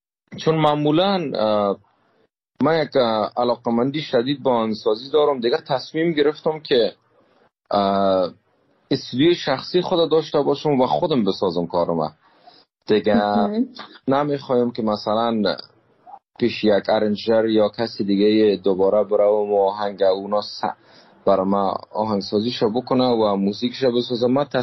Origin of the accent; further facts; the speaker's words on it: Afghanistan; دوستای هنرمند ما که از افغانستان آمدیم